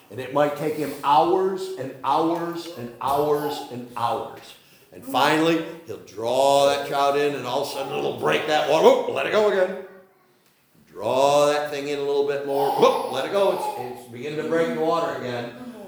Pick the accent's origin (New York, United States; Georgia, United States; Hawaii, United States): New York, United States; I grew up on the Ishaway Creek down in Cattaraugus County, and we would go down there in the springtime and such